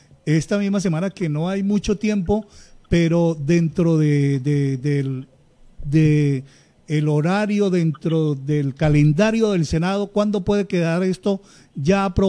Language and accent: Spanish; Santander, Colombia; como santandereano, como humangués